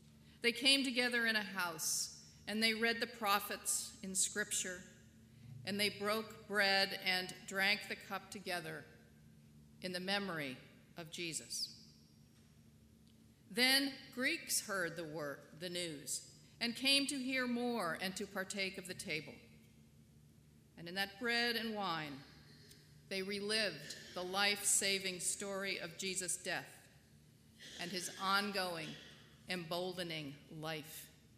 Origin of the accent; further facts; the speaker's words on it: New England, United States; I'm from New England, and people there don't think anything in Texas is old